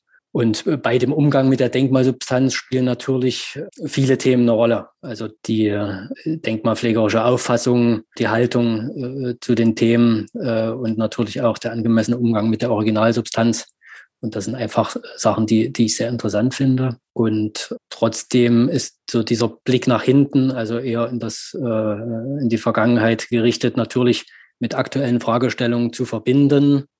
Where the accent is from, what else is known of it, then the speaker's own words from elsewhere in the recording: Leipzig, Saxony, Germany; now in Halle, Germany; Also ich komme ursprünglich aus Leipzig, habe dann in Dresden studiert, dann auch in Leipzig gearbeitet, wohne aber seit 2007 in Halle.